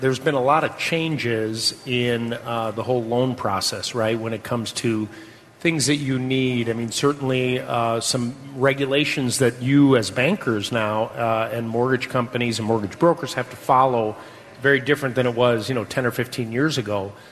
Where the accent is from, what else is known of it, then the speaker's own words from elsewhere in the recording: Highwood, Illinois, United States; also born or lived in Highland Park; I grew up in Highwood and Highland Park, yeah.